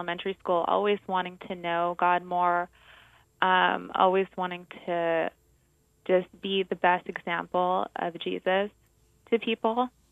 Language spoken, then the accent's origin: English; Honolulu, Hawaii, United States; also born or lived in Mexico; I grew up mostly in Honolulu, Hawaii. My mother is originally from Mexico, though, and so I spent a lot of time there as well.